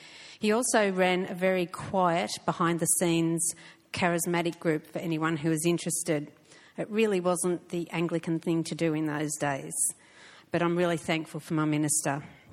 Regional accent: Camberwell, London, United Kingdom; born there; I was born in Camberwell.

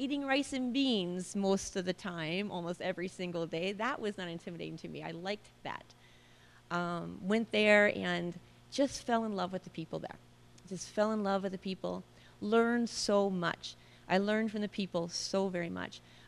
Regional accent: Iowa, United States; So I'll start with my story is that I'm from Iowa, just northwest Iowa, not very far away from your Orange City, Iowa.

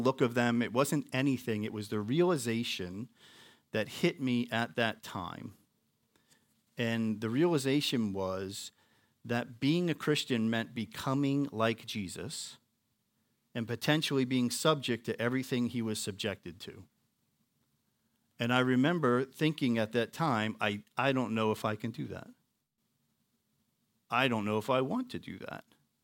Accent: Mattituck, New York, United States; I grew up in Mattituck, which is a couple of towns to the west of that.

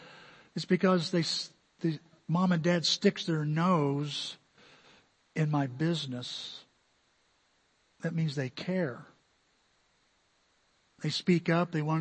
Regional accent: United States; And just like sometimes I take my freedom as an American for granted

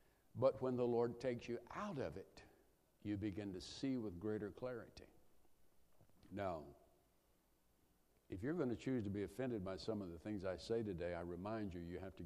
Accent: the South, United States; I was raised in the South in a culture that presumed the Word of God was authoritative.

